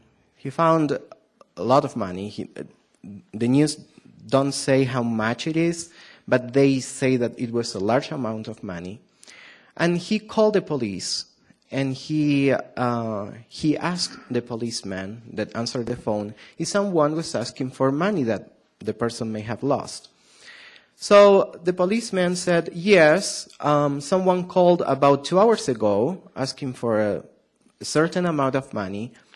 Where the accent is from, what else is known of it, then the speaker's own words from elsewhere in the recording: Argentina; English is a second language; I know that you today will pay a lot of attention because I have a really strong accent, okay? That's because I'm from Argentina.